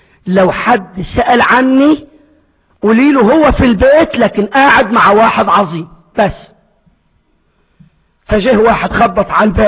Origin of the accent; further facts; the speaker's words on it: Egypt; زمان زمان عندنا في مصر قبل ما تبقى محلات